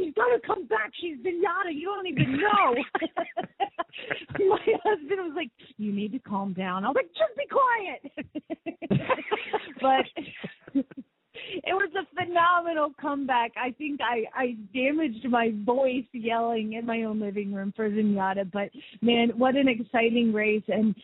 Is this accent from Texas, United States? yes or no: no; Phoenix, Arizona, United States; from Phoenix, Arizona